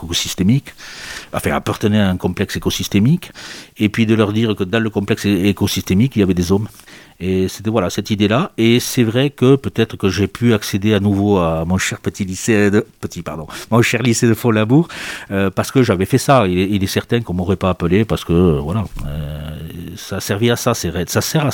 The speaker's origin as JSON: {"language": "French", "town": "Albi", "region": "Occitanie", "country": "France", "said": "quand je disais que je venais du sud de la France, ils me demandaient si je jouais du flamenco ou s'il y avait des dromadaires. Hein. Parce qu'à leur échelle, là, Albi, c'est beaucoup plus proche du Maghreb que de l'extrême arctique."}